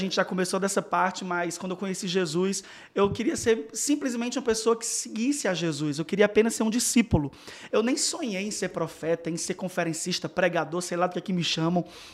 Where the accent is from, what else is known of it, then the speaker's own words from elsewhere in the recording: Fortaleza, Ceará, Brazil; now in São Paulo, Brazil; É, agora estou morando em São Paulo, mas ainda sou de Fortaleza. Na verdade, eu sou do céu. Sou do céu, nasci em Fortaleza e agora estou morando em São Paulo.